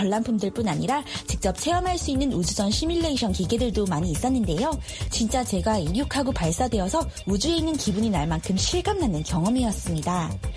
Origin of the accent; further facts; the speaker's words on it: South Korea; also born or lived in United States; 저는 한국과 미국에서 자랐고 그 후 전문통 역사로 양국의 언어와 문화를 이어온